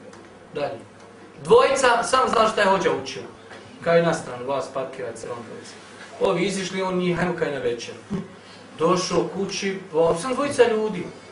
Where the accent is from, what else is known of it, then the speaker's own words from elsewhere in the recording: Bosnia & Herzegovina; ja nisam spao s Marsa, ja sam Bošnjak, Bosanac.